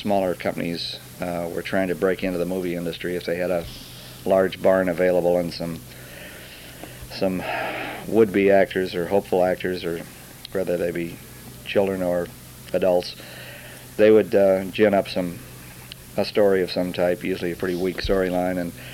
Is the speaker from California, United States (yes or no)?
yes; Los Angeles, California, United States; I was born in Los Angeles, California, and the day after Christmas in 1923.